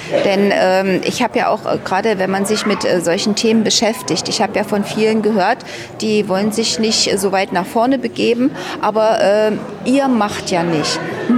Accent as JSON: {"language": "German", "town": "Calau", "region": "Brandenburg", "country": "Germany", "said": "Ja, ich komme aus Kalau."}